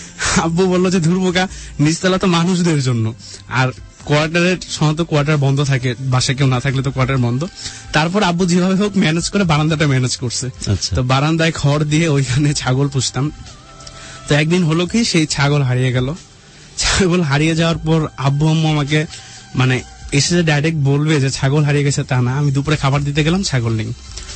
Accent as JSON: {"language": "Bangla", "town": "Jamalpur", "region": "Mymensingh Division", "country": "Bangladesh", "tie": "born or raised there", "said": "আমার জন্ম জামালপুরে, একটি মফস্বল শহর, কিন্তু মফস্বল শহর হলেও আমি আমার সেই জামালপুর শহরটা, সেই শহরটাকে নিয়েই বেঁচে থাকতাম।"}